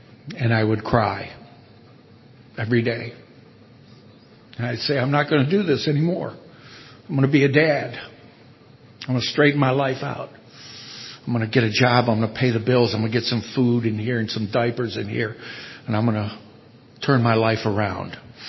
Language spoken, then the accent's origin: English; Miami, Florida, United States; I'm from Miami.